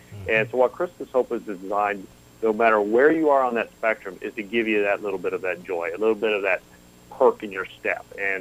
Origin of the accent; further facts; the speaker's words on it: Anderson, United States; Yes, I am from Anderson. I grew up in Anderson, lived there for a good chunk of my life.